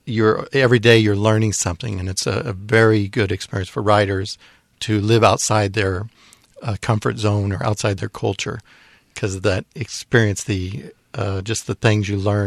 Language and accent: English; United States; I mean, myself, being an American, we're very a little bit distant and closed off